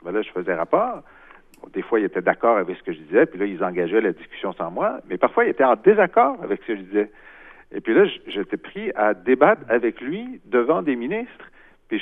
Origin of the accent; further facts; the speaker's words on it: Quebec, Canada; On est Québécois, mais on a des intérêts qui sont divergents.